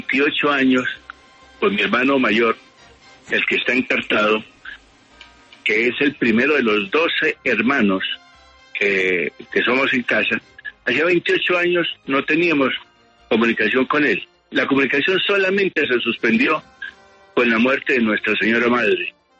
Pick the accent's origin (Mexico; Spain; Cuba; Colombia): Colombia; Los colombianos somos éticos, los colombianos somos personas de recto y franco proceder